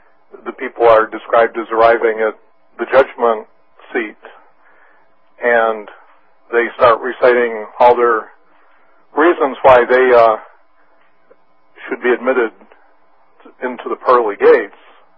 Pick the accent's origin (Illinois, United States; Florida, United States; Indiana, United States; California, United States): Illinois, United States; I'm from McHenry County, Illinois.